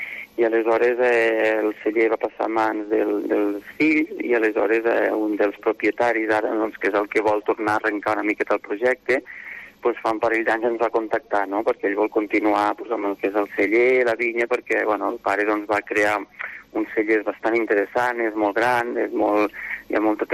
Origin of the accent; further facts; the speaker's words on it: Organyà, Catalonia, Spain; also born or lived in Barcelona / Germany; Jo soc d'Organyà, originari, amb el qual també jo he viscut al Pirineu des que era petit, que aleshores vaig marxar, vaig estudiar a Barcelona, vaig estudiar Química, després vaig marxar a Alemanya i al tornar pues, vaig estudiar Enologia a Tarragona.